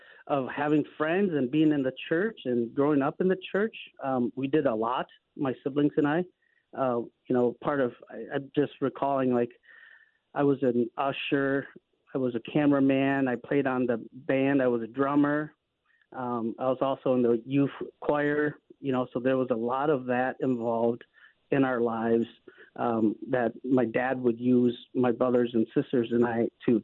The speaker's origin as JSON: {"language": "English", "town": "Indianapolis", "region": "Indiana", "country": "United States", "tie": "born there", "said": "So I grew up a pastor's kid. And the story that I've been told was I was born in Indianapolis"}